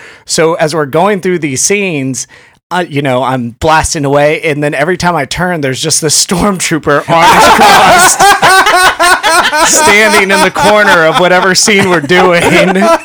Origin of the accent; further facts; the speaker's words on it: Texas, United States; I grew up in Texas, and it was like a big thing.